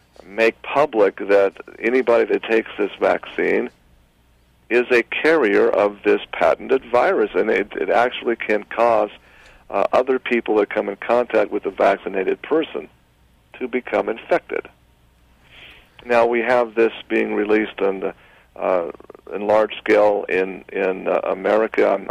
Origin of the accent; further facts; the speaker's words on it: Utah, United States; I've demanded in my home state of Utah, the health department